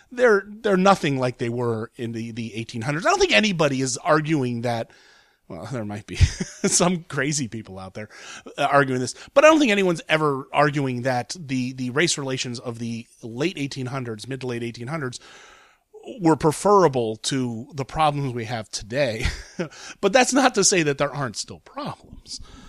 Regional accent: Columbus, Ohio, United States; It actually is opening in my hometown of Columbus, Ohio, this weekend.

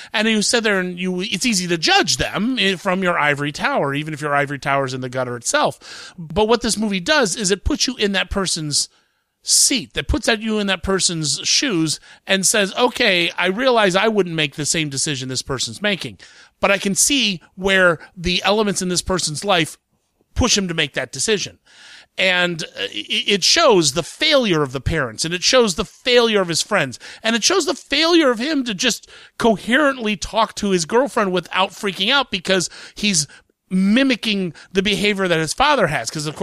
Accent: Columbus, Ohio, United States; I'm just some big fat guy from the Midwest, you know. I come from Columbus, Ohio, so I don't know the background here.

